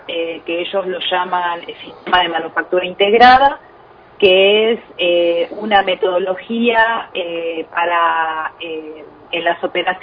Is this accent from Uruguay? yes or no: no; Lobos, Buenos Aires Province, Argentina; No, de Lobos. Soy de Lobos, o sea, sí, me crié en la ciudad de Lobos y, bueno, mis abuelos tenían campo, que ahora lo tiene mi mamá